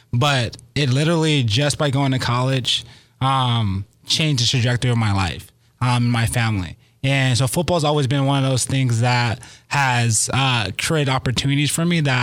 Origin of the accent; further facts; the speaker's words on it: San Diego, California, United States; So I'm born and raised in San Diego, but I actually was born in Southeast San Diego.